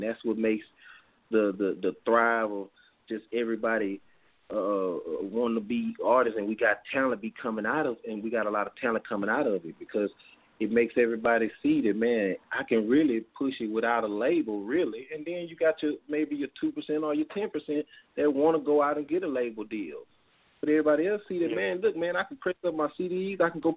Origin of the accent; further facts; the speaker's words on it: Houston, Texas, United States; I'm from Fifth Ward, so you know that's the home of Rap-A-Lot. You know I'm from Fifth Ward